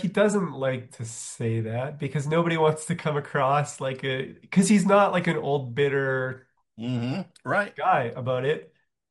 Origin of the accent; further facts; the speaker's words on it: Calgary, Alberta, Canada; I grew up in Calgary, Alberta